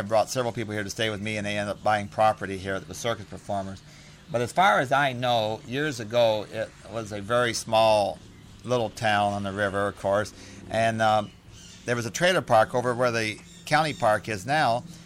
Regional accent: Ohio, United States; And myself, I'm from a very small town in Ohio, which is less than 1,000 people. We had a circus in my hometown back in the 1900

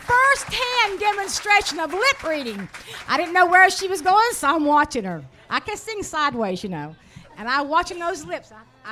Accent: Florida, United States; Floridians, born and raised in this great state of Florida, which we're extremely proud of. It was fun. We're from Central Florida, Pinotasassa. Beautiful little town, sparkling little town.

